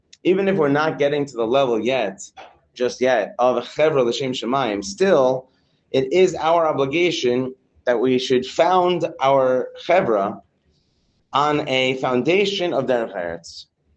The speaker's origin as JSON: {"language": "English", "country": "Morocco", "said": "I'm from Morocco."}